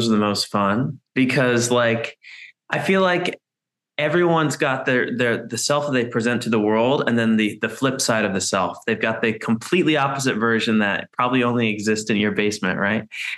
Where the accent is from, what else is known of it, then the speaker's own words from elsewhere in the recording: Kentucky, United States; Okay, so I'm from Kentucky. So like most boys growing up, I had to play sports.